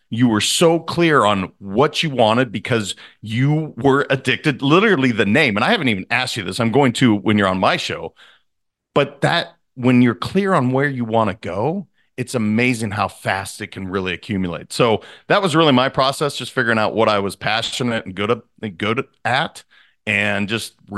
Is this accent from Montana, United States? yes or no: yes; Montana, United States; I mean, again, I grew up in Montana, brother. So it's like, you know, it's pretty tough nosed.